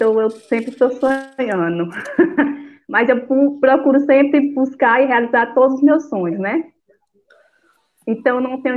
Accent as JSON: {"language": "Portuguese", "region": "Pernambuco", "country": "Brazil", "said": "Eu moro em Petrolândia, Pernambuco. Sou pernambucana, viu?"}